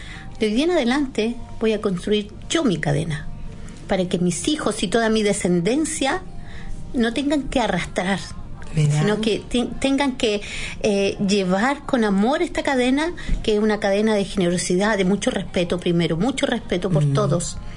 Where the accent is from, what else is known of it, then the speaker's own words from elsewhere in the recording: Parral, Maule, Chile; Mi infancia fue en Parral. Ya. Yo vengo de Parral.